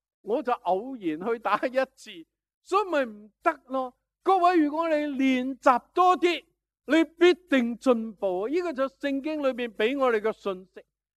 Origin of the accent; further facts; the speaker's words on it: Hong Kong; 哇，作为香港人最近都听很多前进啦